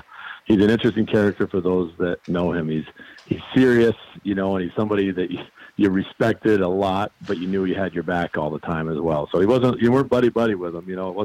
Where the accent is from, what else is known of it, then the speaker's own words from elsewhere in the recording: Burlington, Vermont, United States; So I actually grew up on Ledge Road, which was probably a 5 or 6 minute walk from Gutterson Fieldhouse.